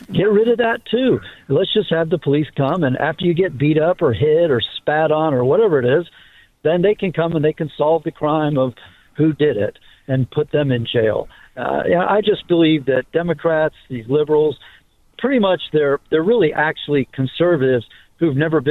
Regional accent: Miami, Florida, United States; I'm actually ex-deputy sheriff. I'm from Miami

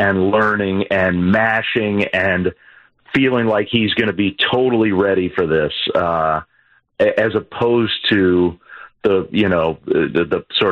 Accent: Virginia, United States; You know, I grew up in Virginia.

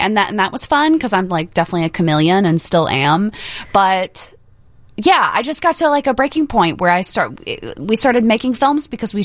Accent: Alabama, United States; I'm from Alabama.

